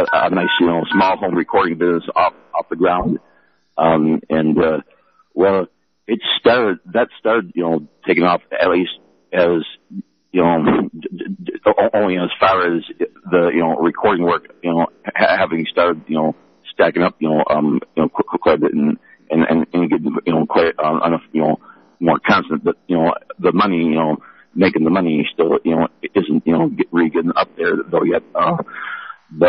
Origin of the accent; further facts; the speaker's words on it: Wisconsin, United States; from Wisconsin.